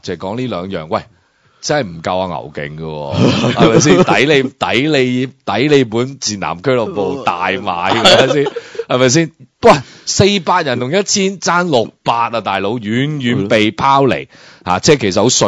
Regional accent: Guangdong, China; 咁或者我哋广东人咧就冇乜文化嘅

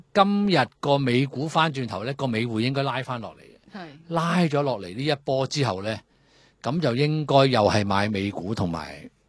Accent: China; 但我哋即係我哋中國人睇呢啲戲個感受

